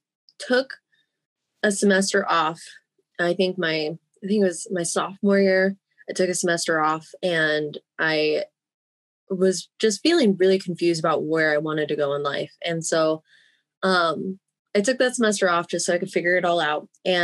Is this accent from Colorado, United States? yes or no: yes; Fort Collins, Colorado, United States; But originally, I'm from Colorado and I grew up in Fort Collins, and actually growing up, I didn't really go hiking or camping very often.